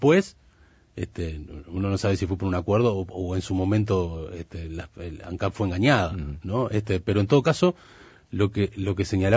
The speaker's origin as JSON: {"language": "Spanish", "country": "Uruguay", "said": "somos uruguayos como cualquier otro"}